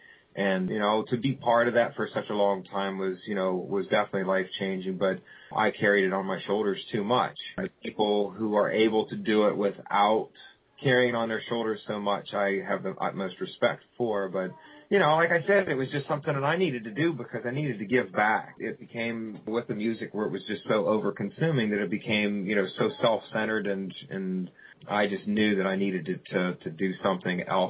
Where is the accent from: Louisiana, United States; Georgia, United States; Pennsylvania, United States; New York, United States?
Pennsylvania, United States; Pittsburgh; Yeah, the funny part about Tim was he was from Akron, Ohio, and I'm from Pittsburgh.